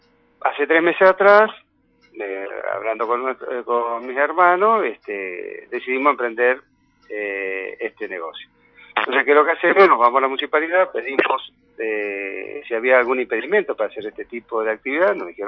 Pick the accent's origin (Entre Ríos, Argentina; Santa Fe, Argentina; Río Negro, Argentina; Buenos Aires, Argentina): Entre Ríos, Argentina; Concepción del Uruguay; Nosotros somos nacido y criado en Concepción del Uruguay, desde Puerto Viejo.